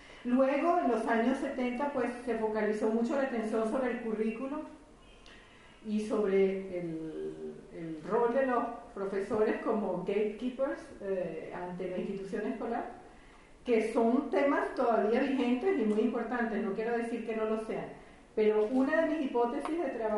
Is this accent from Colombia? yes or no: no; Venezuela; now in France; aunque yo soy de origen venezolano, toda mi investigación la he hecho en Francia desde hace ya 25 años.